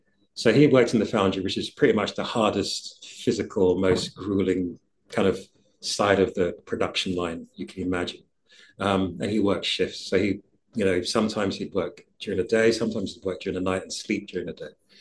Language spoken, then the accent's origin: English; London, United Kingdom; my identity is that I'm a Londoner. I was born in East London. I pretty much grew up in East London.